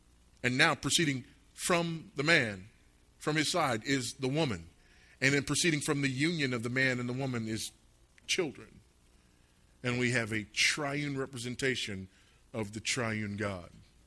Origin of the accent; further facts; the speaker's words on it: Los Angeles, California, United States; People ask me, you know … where'd you grow up? I grew up some in Los Angeles